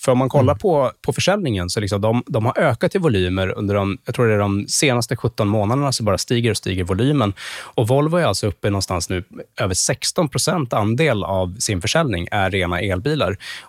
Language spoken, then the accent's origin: Swedish; Sweden; hjärtat klappar ju ändå lite för Volvo som svensk.